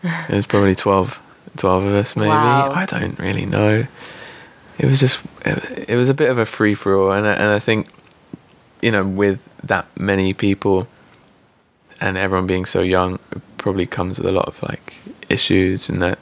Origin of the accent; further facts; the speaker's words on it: Thrapston, East Midlands, United Kingdom; Yeah, I grew up in Thrapston, but...